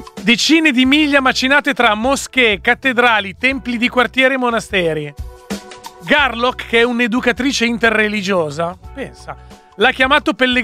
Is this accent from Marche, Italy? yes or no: no; Milan, Lombardy, Italy; Madonna, Milano oggi. Te lo sai, che subisco la fascinazione della mia città natale.